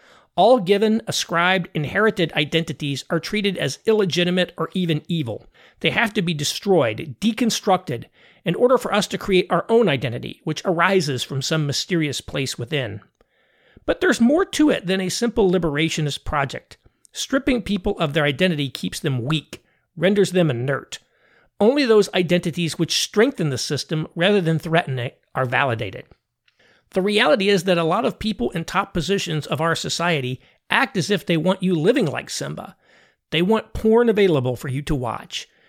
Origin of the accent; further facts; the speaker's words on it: United States; I'm also an American. This is my country. Americans are my people.